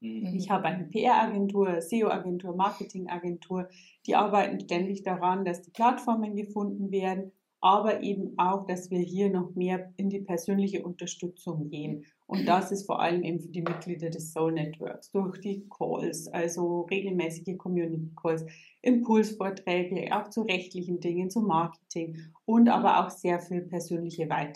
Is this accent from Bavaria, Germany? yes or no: yes; Bavaria, Germany; Ich komme aus Bayern.